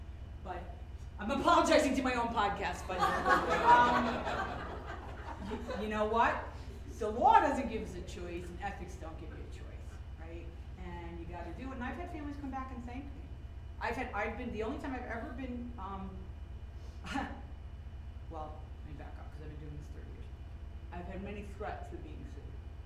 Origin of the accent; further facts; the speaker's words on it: Brooklyn, New York, United States; professor, I grew up in Brooklyn, New York with Hasids on one side. And my family was Catholic.